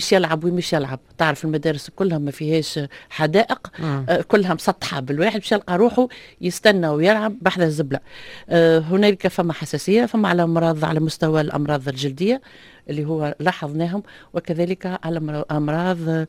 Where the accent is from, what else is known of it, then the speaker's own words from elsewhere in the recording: Sfax, Sfax Governorate, Tunisia; لأنها بلاد يحلو فيها العيش، هي مدينتي يحلو فيها العيش، هي مدينة على ضفاف البحر